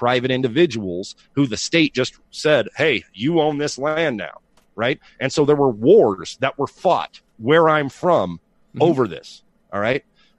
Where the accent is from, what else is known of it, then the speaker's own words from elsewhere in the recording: Southwest, United States; I want to preface these questions by pointing out that I am from the Southwest, where federal land grants led to multiple range wars